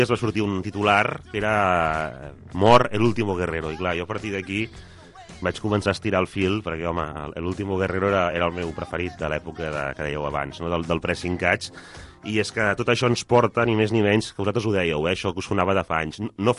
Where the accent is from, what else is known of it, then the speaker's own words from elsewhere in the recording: Girona, Catalonia, Spain; jo com a gironí